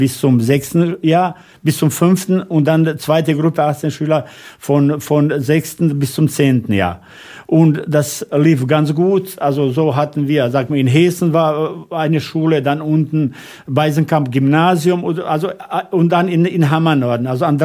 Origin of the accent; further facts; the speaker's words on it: Bosnia & Herzegovina; Bei uns in Bosnien gibt es ja leider nach diesem Krieg viele, die arm geworden sind und so weiter.